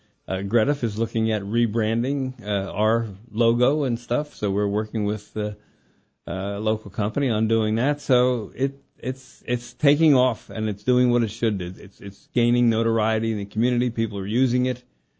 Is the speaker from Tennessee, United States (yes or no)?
no; Pennsylvania, United States; like myself, I came from the Philadelphia area. I got to the Midwest, and am I going to move back? Never